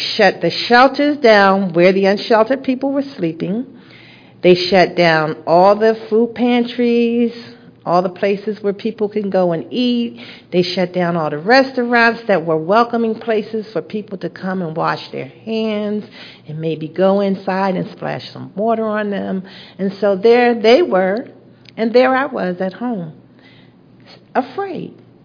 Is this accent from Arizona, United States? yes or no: no; New Jersey, United States; I was raised in New Jersey. My mother's a pastor.